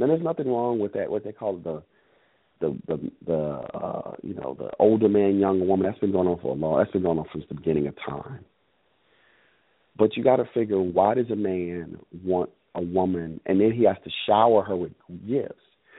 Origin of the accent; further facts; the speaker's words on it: Miami, Florida, United States; and representing MIA. That's where I'm from Miami.